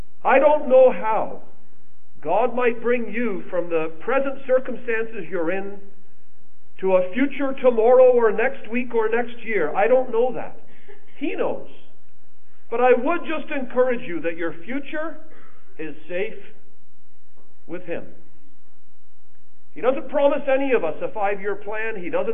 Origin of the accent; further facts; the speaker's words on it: Canada; By my life circumstances, I'm Canadian. I carry a Canadian passport